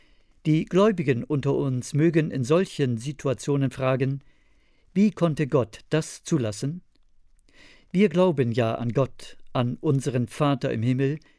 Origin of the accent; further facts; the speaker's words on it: Northern Germany, Germany; Als Norddeutsche vergleichen wir schwierige Lebensphasen gern mit der stürmischen See